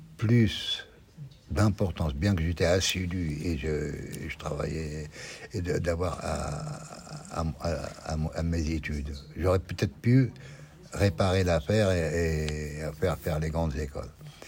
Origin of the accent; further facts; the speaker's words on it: Algeria; now in France; Donc je ne peux renier ni mes origines. Ni le pays qui m'a accueilli. Et donc, quelque part, je suis partagé. J'éprouve un amour illimité pour l'Algérie.